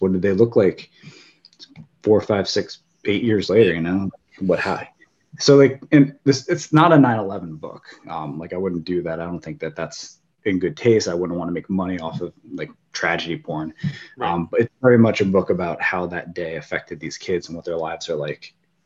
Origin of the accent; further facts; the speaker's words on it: New Jersey, United States; I grew up in New Jersey, so not too too far from you